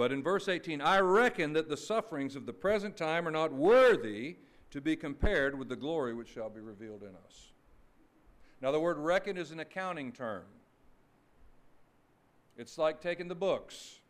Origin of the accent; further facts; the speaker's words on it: Florida, United States; Now, you know, folks from down my way, I'm from North Florida originally. It does surprise folks still to this day that there are maternity wards in the state of Florida. People are actually born there. Not everybody moves to the state. So I'm about a fourth generation native son on my father's side.